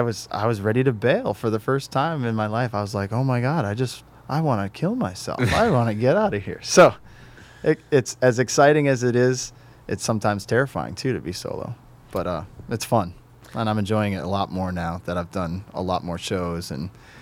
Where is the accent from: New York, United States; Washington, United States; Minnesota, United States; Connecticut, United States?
Connecticut, United States; Well, I grew up in Connecticut, so I was always torn between half my family was Red Sox, half my family was Yankees.